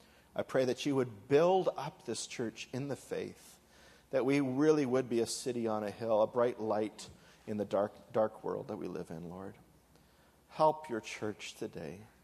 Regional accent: British Columbia, Canada; I'm thankful for my home church, the church that I grew up on Vancouver Island.

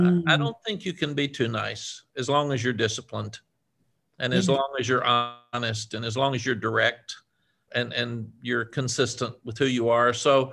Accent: Cookeville, Tennessee, United States; I was raised in a small town in Tennessee, Cookeville, Tennessee.

